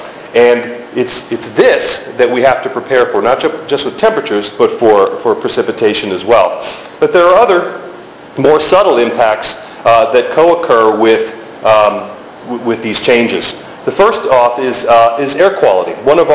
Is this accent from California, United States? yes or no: no; Florida, United States; And since I'm from Florida, we get real concerned about this last one